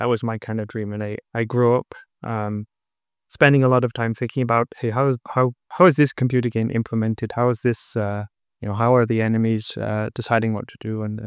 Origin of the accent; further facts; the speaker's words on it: North West England, United Kingdom; So I'm originally from England, from a small town near Manchester, Redbull.